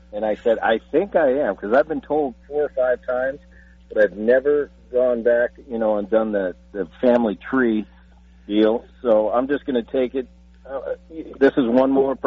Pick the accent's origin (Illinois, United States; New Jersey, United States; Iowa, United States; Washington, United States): New Jersey, United States; also born or lived in California; as a youngster, I grew up in Jersey.